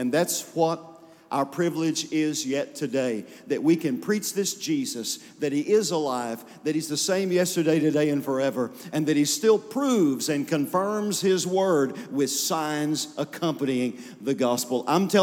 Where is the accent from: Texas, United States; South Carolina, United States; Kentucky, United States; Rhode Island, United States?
Kentucky, United States; Marion; I told you last time I was here, I grew up in Marion in Crittenden County down here, and I respect Louisville.